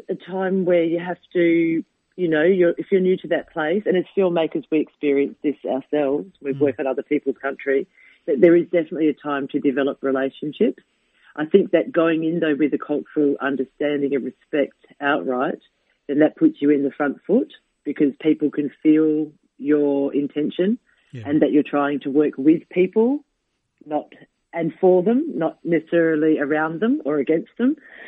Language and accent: English; Broome, Western Australia, Australia; My cousin Cornell Ozies is the writer director and we're both from the Kimberleys. We're Broome people.